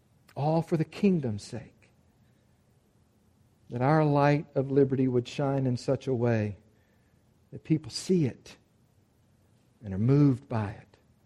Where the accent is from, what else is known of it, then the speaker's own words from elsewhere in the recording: United States; Well, it's not because I'm an American, but it's a fitting way to say it, and I am an American.